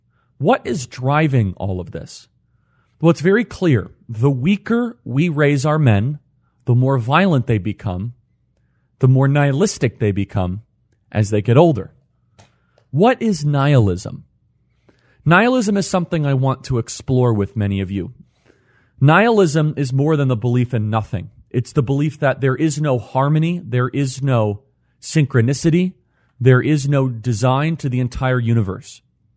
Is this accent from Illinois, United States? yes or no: yes; Wheeling, Illinois, United States; Highland Park is in the North Shore of Chicago. I grew up in Wheeling, Illinois, not far from there at all.